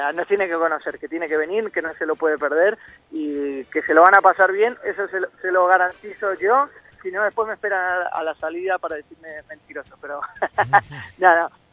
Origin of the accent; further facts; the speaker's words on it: Buenos Aires, Argentina; moved away; yo soy de Buenos Aires, yo soy argentino y he venido justo para aquí en el año 2000